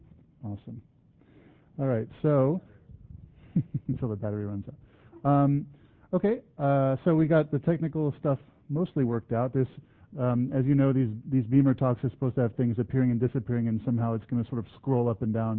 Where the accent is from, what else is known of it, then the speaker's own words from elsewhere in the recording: United States; even though I'm American, I did put the U in honor for him